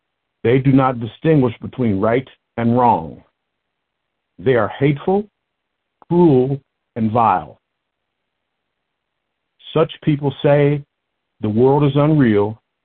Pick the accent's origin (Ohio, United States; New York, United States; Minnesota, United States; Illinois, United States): Ohio, United States; Lincoln Heights; I come to you all from Lincoln Heights, Ohio.